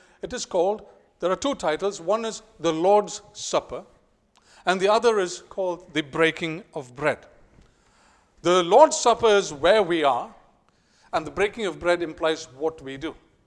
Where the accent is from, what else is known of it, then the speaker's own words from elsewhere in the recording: India; English is a second language; especially if being an Indian, you know, the Indian, we call it the Indian standard time